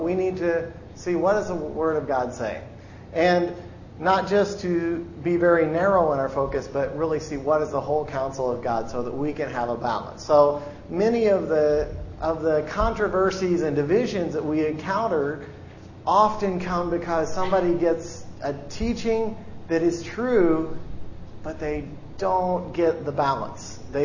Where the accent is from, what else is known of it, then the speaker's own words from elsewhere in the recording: Missouri, United States; now in Cambodia; and I'm from Missouri too, so it's we'll have to talk and speak. We'll slip into our native dialect.